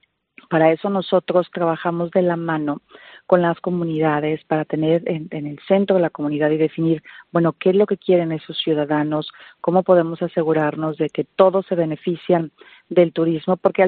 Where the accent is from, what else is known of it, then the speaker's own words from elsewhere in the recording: Mexico; en esa época yo era ministra de turismo en mi país, en México